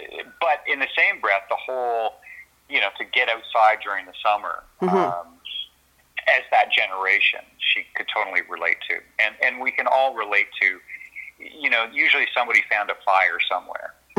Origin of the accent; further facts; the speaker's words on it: Hanover, Ontario, Canada; And I grew up in Grey Bruce County, Hanover. I was considered, this makes me kind of laugh, I was considered a city kid.